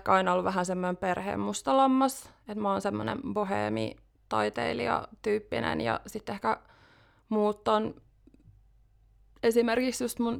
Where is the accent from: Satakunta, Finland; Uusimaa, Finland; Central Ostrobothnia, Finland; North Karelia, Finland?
Uusimaa, Finland; Vantaa; Mä oon kotoisin Vantaalta, Itä-Vantaalta.